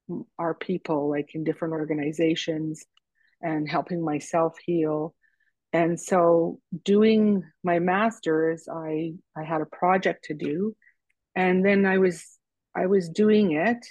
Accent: Canada; my life experience growing up in Barron's River First Nation as an Indigenous child and person, and then coming to the city to have to go to high school

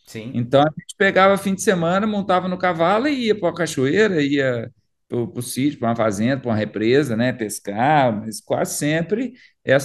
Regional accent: Lavras, Minas Gerais, Brazil; Eu sou de Lavras, apesar de morar aqui.

